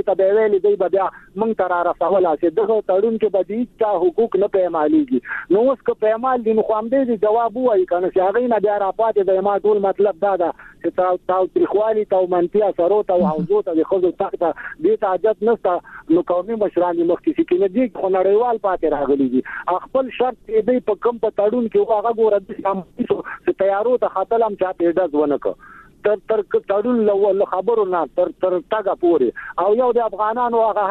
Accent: Afghanistan; زه یو افغان یم

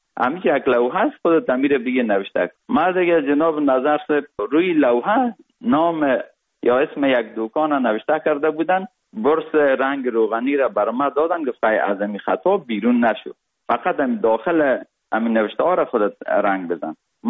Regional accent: Kabul, Afghanistan; born or raised there; also born or lived in Parwan

